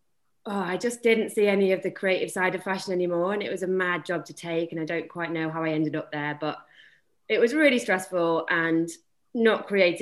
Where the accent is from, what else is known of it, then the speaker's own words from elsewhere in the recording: North West England, United Kingdom; You know, I had a lovely garden. I grew up in the Northwest.